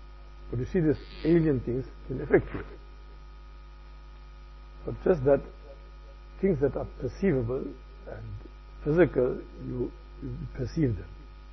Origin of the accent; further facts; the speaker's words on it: United States; I'm an American.